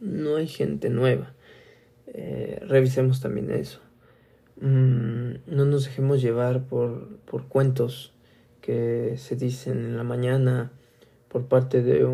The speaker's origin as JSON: {"language": "Spanish", "country": "Mexico", "said": "¿Qué podemos hacer como mexicanos?"}